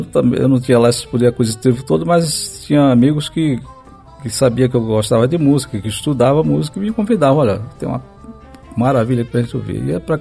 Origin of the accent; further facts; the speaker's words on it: Pernambuco, Brazil; Eu vim de uma cidade lá no interior de Pernambuco.